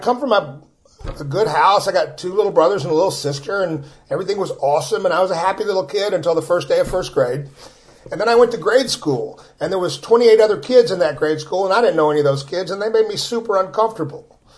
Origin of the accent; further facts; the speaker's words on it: Austin, Texas, United States; I'm actually from Austin. There's like 10 of us that are actually born here. I'm one of them.